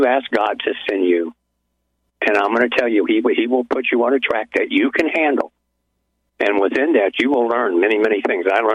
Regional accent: Arizona, United States; I'm from Arizona.

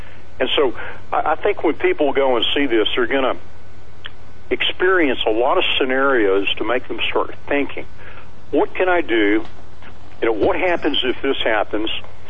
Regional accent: Texas, United States; As a Texan, you know, we tend to be independent. We tend to be self-sufficient.

